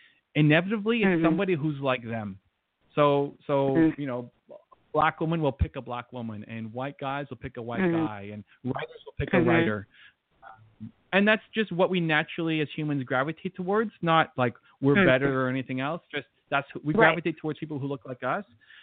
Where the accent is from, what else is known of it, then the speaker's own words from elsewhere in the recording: Canada; so I'm a Canadian, so I don't have a side on either way.